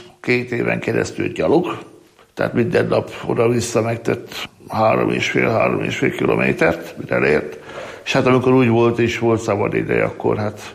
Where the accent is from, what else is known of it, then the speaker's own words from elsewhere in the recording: Borsod-Abaúj-Zemplén, Hungary; Miskolcvárló Halsányból származom, egy 3000 lelkes településről, vegyes hallású település, mert kétharmada katolikus, egyharmada református, akkor nem volt óvoda. Tehát én nagyszülőknél nőttem fel tulajdonképpen.